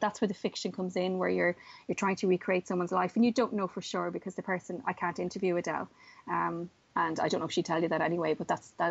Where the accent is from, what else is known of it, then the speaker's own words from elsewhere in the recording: County Louth, Ireland; I'm from Louth, so I'm not usually in Waterford